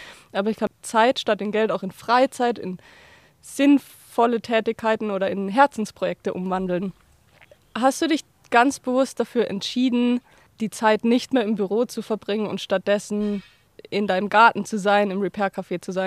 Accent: Sonthofen, Bavaria, Germany; Wir kommen aus Sonthofen

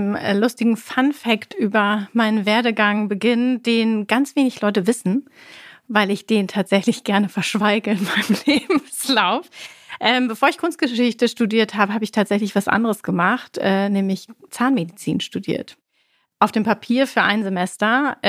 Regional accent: Leer, Lower Saxony, Germany; Ich komme zwar aus Leer Ostfriesland, da gibt es nicht so viele Museen

